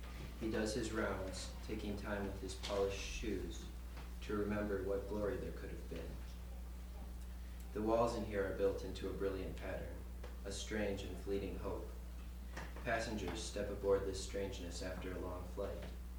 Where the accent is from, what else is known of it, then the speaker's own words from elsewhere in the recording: Minneapolis, Minnesota, United States; I work in the kitchen. I'm from Minneapolis and I'm here with my mom right now.